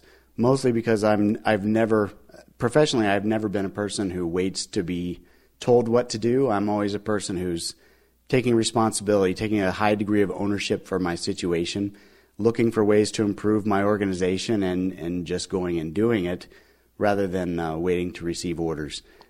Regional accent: Cincinnati, Ohio, United States; also born or lived in Detroit; I was born in Detroit and then grew up in Cincinnati in northern Kentucky.

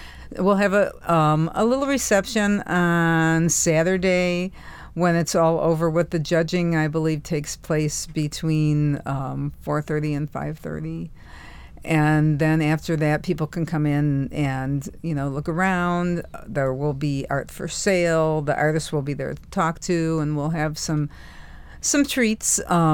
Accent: Chicago, Illinois, United States; now in Marquette, United States; I'm from Chicago, but now I live here in this beautiful, diverse land, and so I want to do everything I can to help keep it so.

